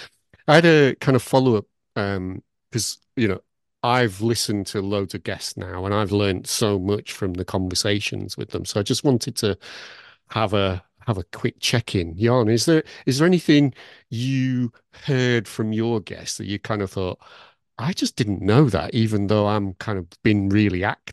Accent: Blackburn, North West England, United Kingdom; I'm from Blackburn, we're, you know, for heaven's sake.

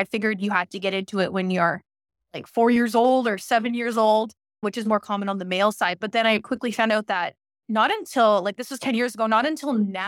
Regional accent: Thunder Bay, Ontario, Canada; Like, where I'm from Thunder Bay, Ontario. It's the middle of nowhere, Canada.

